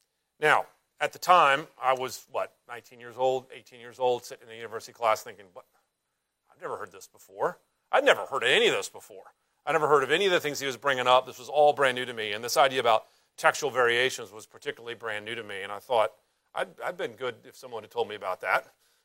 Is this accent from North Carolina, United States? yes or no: yes; North Carolina, United States; I'm from North Carolina, as many of you know